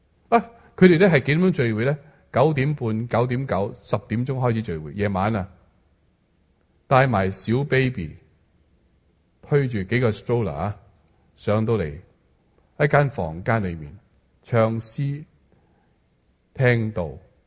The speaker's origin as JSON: {"language": "Chinese", "region": "Guangdong", "country": "China", "said": "我們是四邑人，台山、恩平、開平那些人呢"}